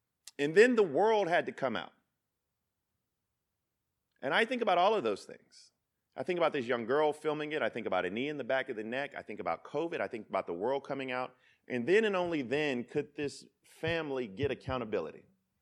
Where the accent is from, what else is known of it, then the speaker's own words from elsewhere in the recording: Denmark, South Carolina, United States; Well, I'm from Denmark, South Carolina. What does that mean? That means I grew up in a food desert